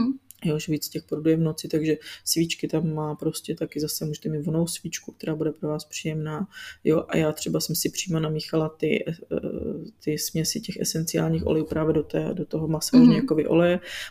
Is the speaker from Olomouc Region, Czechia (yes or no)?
yes; Olomouc, Olomouc Region, Czechia; já jsem z Olomouce a já jsem vlastně rodila ve Štemberku